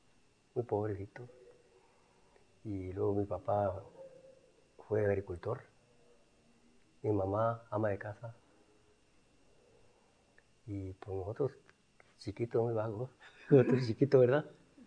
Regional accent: Gran Morelos, Chihuahua, Mexico; born there; Pues yo nací en 1923 en San José de Carré de Gran Morelos.

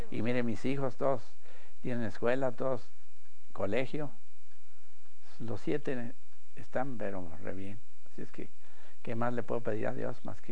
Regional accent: El Paso, Texas, United States; born there; Le digo, no, pues es que yo nací en El Paso, Texas

